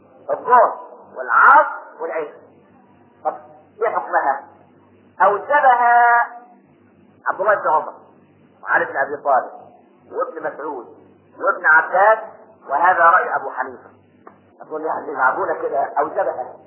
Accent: Minya, Minya Governorate, Egypt; فاكر زمان على المحطة ها عندنا في المنيا

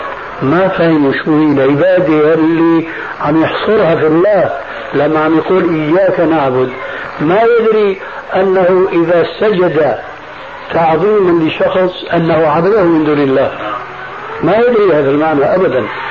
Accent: Syria; ونحن عندنا في الشام

